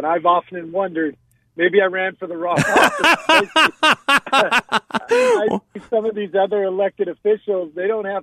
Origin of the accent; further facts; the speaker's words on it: Hawaii, United States; also born or lived in Chandler, Arizona; I grew up in Hawaii, actually, but my dad was from Chandler, and so I went to high school in Chandler.